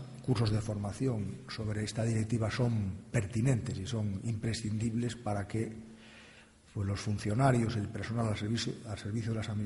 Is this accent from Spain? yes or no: yes; Ferrol, Galicia, Spain; soy gallego, ferrolano, buen amigo